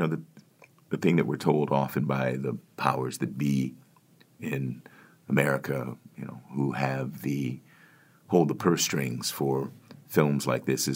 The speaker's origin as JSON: {"language": "English", "town": "Washington", "region": "District of Columbia", "country": "United States", "tie": "born or raised there", "said": "The book is set in Washington, D.C., which is my hometown"}